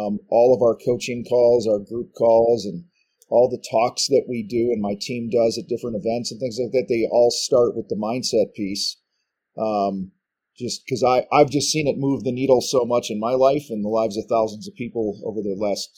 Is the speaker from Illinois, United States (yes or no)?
yes; Chicago, Illinois, United States; And, you know, I grew up outside of Chicago in a contractor family with a dad who was a tile guy and an uncle who was a painter, grandfather who was a painter